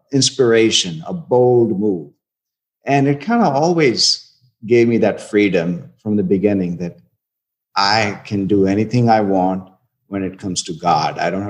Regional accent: India; I came from India. My parents were Hindu, and we had a big, fat family.

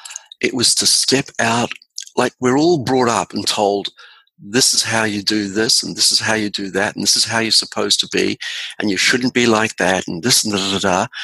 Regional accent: New Zealand; You know, I can say I'm a New Zealander

